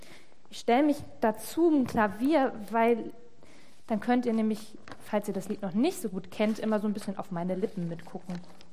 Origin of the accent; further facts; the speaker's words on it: Schleswig-Holstein, Germany; in dem für mich schönsten Bundesland der Welt, Schleswig-Holstein, wo ich herkomme